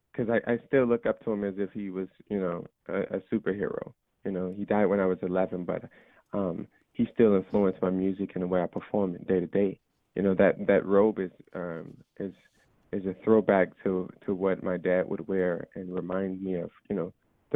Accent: Brownsville, United States; I grew up in Brownsville, and my dad was a Baptist preacher.

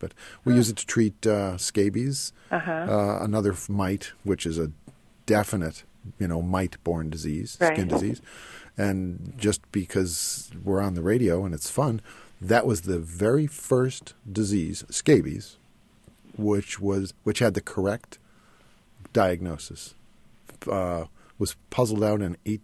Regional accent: United States; I'm an American.

